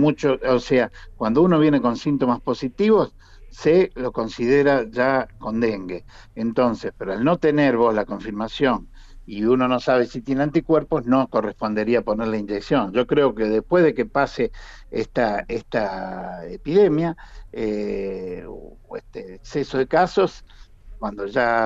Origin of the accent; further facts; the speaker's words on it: Castelar, Santa Fe, Argentina; born there; Yo nací en Castelar, provincia de Santa Fe.